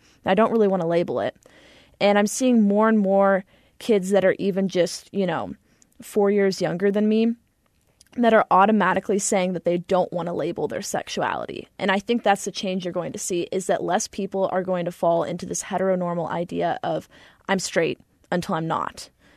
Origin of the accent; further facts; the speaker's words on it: Kansas, United States; You tell people that you're from Kansas and that you're bi, and people automatically expect that you're just going to get so much hate.